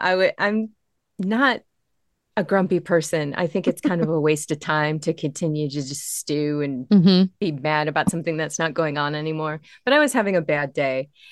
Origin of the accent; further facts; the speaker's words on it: Chicago, Illinois, United States; also born or lived in Pacific Northwest; I'm originally from Chicago, so now I'm not too far away.